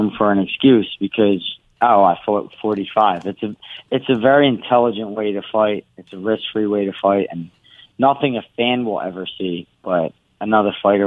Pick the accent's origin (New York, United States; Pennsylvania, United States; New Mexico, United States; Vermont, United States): Pennsylvania, United States; Philadelphia; If you watch a movie Rocky, I grew up in Kensington. That's where Rocky was filmed.